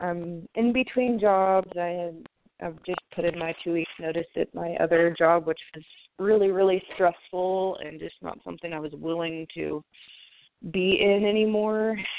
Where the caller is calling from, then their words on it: Oregon, United States; Eastern Oregon.